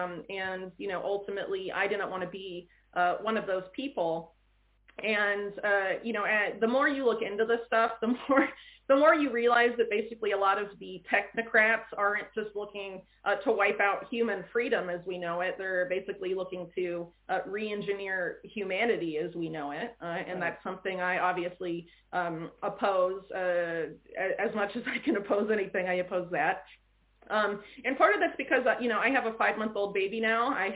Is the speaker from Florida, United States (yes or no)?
yes; Florida, United States; moved away; I'm actually from Florida, which is one of like the most anti all of what's happening right now states. Maybe I should have just stayed put